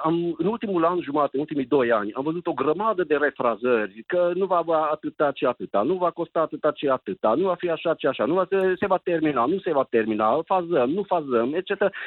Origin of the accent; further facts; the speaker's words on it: Transylvania, Romania; Suntem ardeleni, înțelegem lucrurile.